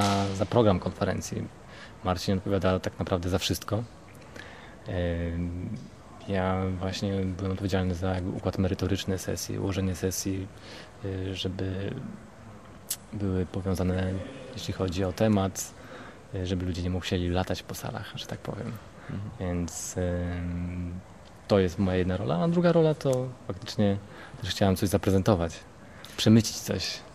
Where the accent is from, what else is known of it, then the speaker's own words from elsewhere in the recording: Olsztyn, Warmian-Masurian Voivodeship, Poland; now in Ireland; Jako, że jestem z Olsztyna